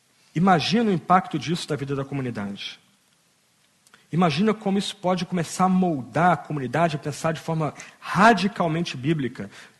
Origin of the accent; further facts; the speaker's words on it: Brazil; No Brasil, eu vou falar de onde eu venho